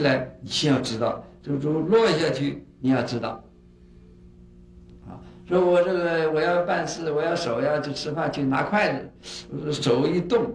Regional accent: China; 我们中国人呢、啊、就是欢喜简略

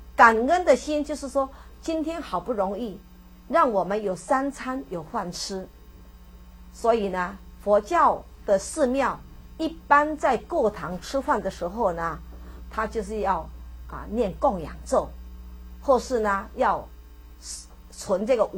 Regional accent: Taiwan; 我们台湾话有一句话说塞帕迪

